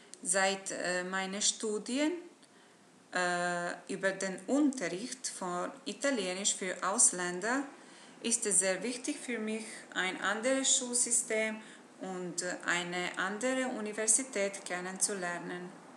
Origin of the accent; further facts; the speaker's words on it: Bosnia & Herzegovina; now in Italy; ich komme aus Bosnien und Herzegowina. Ich studiere in Italien